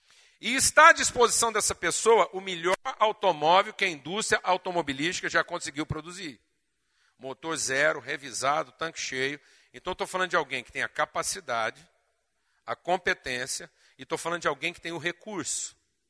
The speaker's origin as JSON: {"language": "Portuguese", "town": "Uberlândia", "region": "Minas Gerais", "country": "Brazil", "tie": "born or raised there", "said": "que nós vamos chamar aqui de Uberlândia, minha terra natal"}